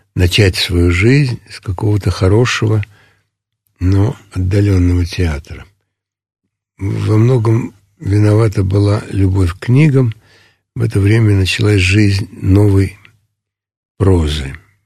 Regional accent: Moscow, Russia; я не хочу быть в Москве, в родном городе

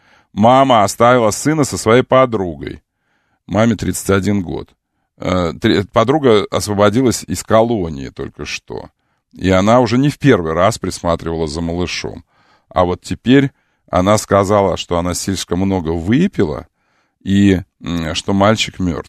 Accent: Moscow, Russia; Вот если бы мы были из Смоленска, она бы прокомментировала. А поскольку мы из Москвы, комментировать она не будет.

